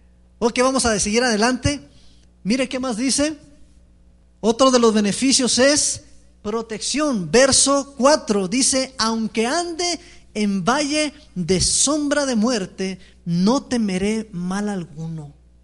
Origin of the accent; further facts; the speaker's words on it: Chihuahua, Mexico; Si es como un conocido de por allá de donde somos, de allá de Chihuahua